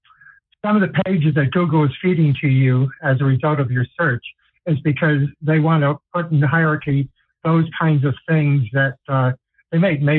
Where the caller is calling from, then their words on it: Santa Clara, California, United States; I'm calling from Santa Clara.